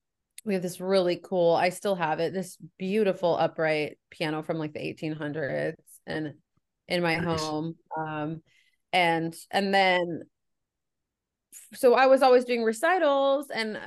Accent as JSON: {"language": "English", "town": "San Diego", "region": "California", "country": "United States", "said": "I'm a more or less a Valley girl, you know, but a San Diego Valley girl, I guess."}